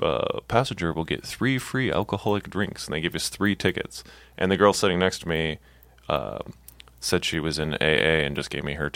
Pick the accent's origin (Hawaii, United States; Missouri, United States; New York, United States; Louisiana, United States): Missouri, United States; St. Louis; My hometown.